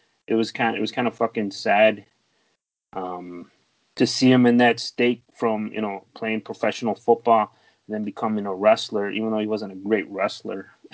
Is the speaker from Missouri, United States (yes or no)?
no; Chicago, Illinois, United States; you know, in this town, we're from Chicago.